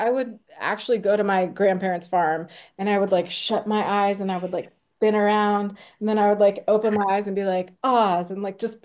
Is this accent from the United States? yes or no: yes; Kansas, United States; Okay, so everyone know I'm from Kansas, so just I guess I have to start there.